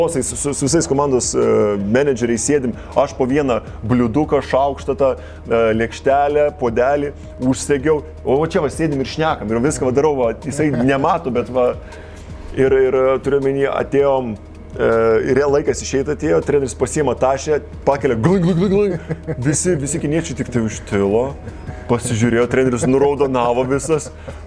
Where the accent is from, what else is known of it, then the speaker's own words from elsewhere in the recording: Kaunas, Kaunas County, Lithuania; Vis tiek aš iš to išaugau, iš ten atėjau, Kaune gimęs, aš jiem ir pasakiau, aš esu kaunietis, aš sirgau Žalgirį, visada sirgau.